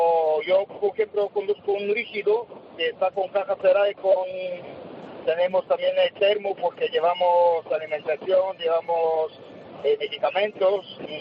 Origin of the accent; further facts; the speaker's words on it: Sofia, Sofia City, Bulgaria; now in Spain; esta Navidad te voy a pasar con mi familia en Bulgaria. Yo soy de Sofía.